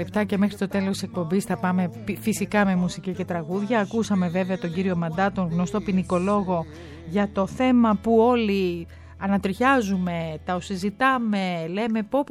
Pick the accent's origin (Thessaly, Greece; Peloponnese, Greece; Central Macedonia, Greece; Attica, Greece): Peloponnese, Greece; Να σου πω ότι και στα δικά μας τα χωριά, εκεί τα Αρκαδικά, κάνουν γιορτή του Κάστανου.